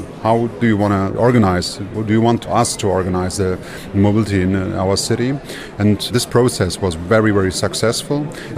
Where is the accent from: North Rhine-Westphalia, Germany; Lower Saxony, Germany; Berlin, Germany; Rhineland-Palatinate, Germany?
Lower Saxony, Germany; I was born in 1981 in Germany as the first generation of my family who was born in Germany. My parents came from Turkey, from Istanbul to a small town close to Hanover.